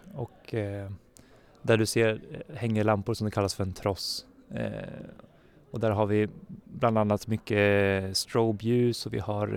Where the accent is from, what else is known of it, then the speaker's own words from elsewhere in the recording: Tranås, Jönköping County, Sweden; now in Luleå, Sweden; Jag kommer från Tranås, Småland.